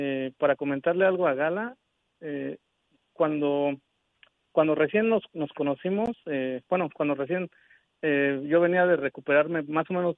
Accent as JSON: {"language": "Spanish", "country": "Mexico"}